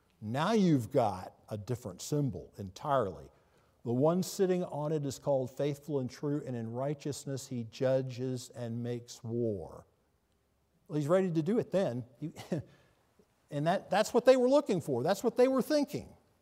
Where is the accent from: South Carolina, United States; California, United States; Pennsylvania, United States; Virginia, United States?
South Carolina, United States; Charleston; growing up in Charleston, some of you know this, if you've ever been in that context, you know Charlestonians are as a horse of another color.